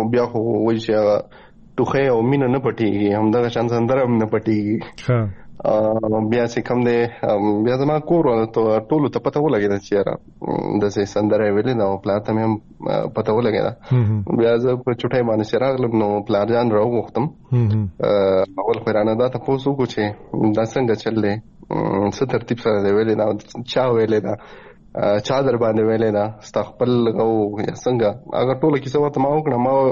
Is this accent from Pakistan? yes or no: yes; Saber Abad, Khyber Pakhtunkhwa, Pakistan; زمونږ کرک ډیسټریکټ کې خپل کلی چې دی زمونږ د کلی نوم دی صابر آباد. په کټه کې ورته وایي سواترا. نو سواترې کې دننه کلی دی صابر آباد. زه د صابر آباد دغه مین سټی یم کم خاص چې دی زه په هغه کې پاتې کېږم.